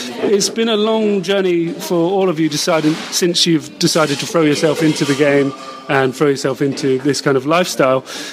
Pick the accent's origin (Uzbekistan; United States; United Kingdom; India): United Kingdom; I didn't want to partake in such a gross generalization as though British people love tea English muffins, and that's all we eat. Although I do drink a hell of a lot of tea.